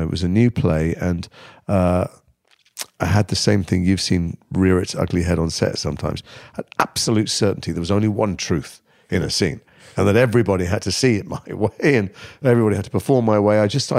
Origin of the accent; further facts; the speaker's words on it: Liverpool, North West England, United Kingdom; I grew up in Liverpool, and those people who have a really canny ear might be able to hear the odd vowel sound buried under there.